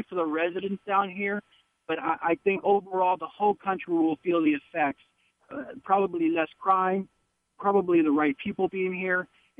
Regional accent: Texas, United States; I'm from the South Texas border, long live resident of the Rio Grande Valley.

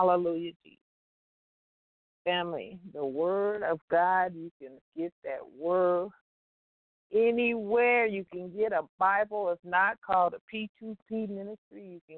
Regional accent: Compton, California, United States; I look back, family, at growing up in Compton.

